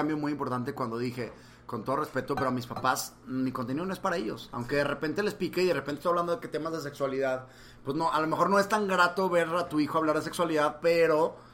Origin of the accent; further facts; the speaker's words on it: Monterrey, Nuevo León, Mexico; moved away as an adult; Yo me salí de Monterrey, me harté de Monterrey, acabé la carrera y me fui. Odié la sociedad muy cabrón. Yo viví aquí crecí.